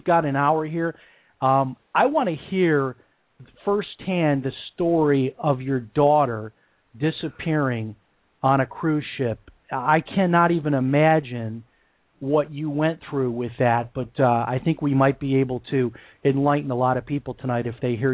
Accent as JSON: {"language": "English", "town": "Chicago", "region": "Illinois", "country": "United States", "tie": "born or raised there", "lives_now": "Palm Coast, United States", "said": "I had the opportunity to meet up with my high school band director from when I grew up in Chicago."}